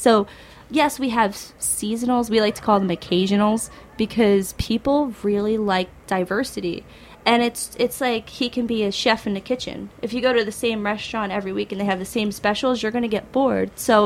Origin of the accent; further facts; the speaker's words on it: Chester, New York, United States; So, I mean, we're from Chester.